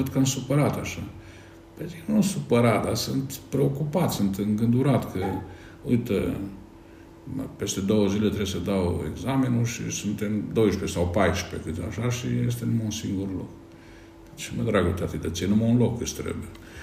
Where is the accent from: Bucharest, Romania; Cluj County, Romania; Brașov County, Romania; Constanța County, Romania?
Cluj County, Romania; Căianu Mare; eu sunt din Căianu Mare, comuna Căianu Mic, și aici este un fel de paradox, Căianu Mic este mai mare decât Căianu Mare și centru de comună.